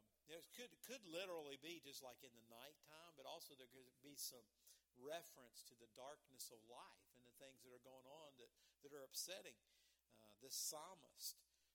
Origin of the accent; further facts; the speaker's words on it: West Virginia, United States; born there; I just thank him that I was born in America. I was born in West Virginia.